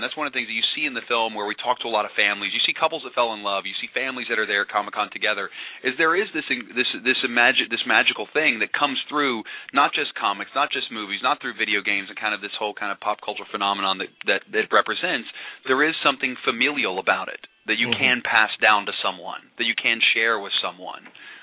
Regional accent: West Virginia, United States; Mr. Lee, you know, as a kid growing up in West Virginia, you got to know how much you inspired me.

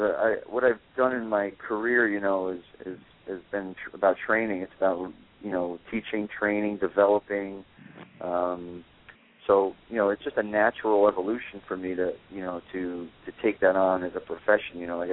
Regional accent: New Jersey, United States; I'm from New Jersey, and all my guys are from Brooklyn.

